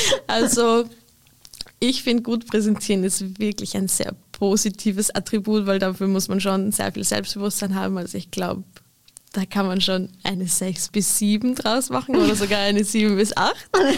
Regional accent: Vienna, Austria; Aber es ist bei uns in Wien auch so.

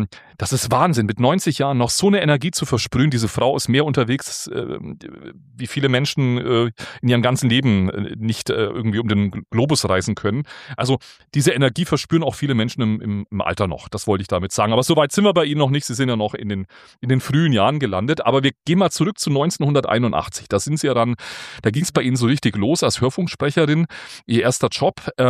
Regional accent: Bavaria, Germany; born there; Also ich bin ja auch gebürtiger Franke in dem Falle, das rollende R haben wir beide, glaube ich, ganz gut drauf.

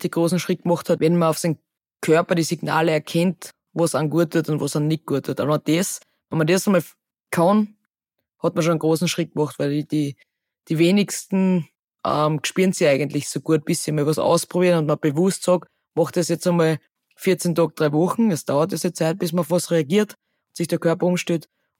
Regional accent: Styria, Austria

